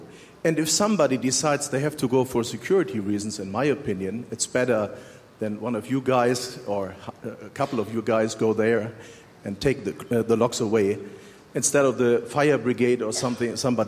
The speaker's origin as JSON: {"language": "English", "country": "Germany", "second_language": "English", "said": "I'm from Germany, and we have a beautiful bridge over the River Rhine in Cologne"}